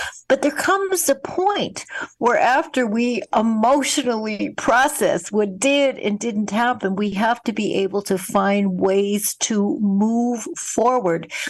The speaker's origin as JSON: {"language": "English", "country": "Canada", "said": "I'm Canadian"}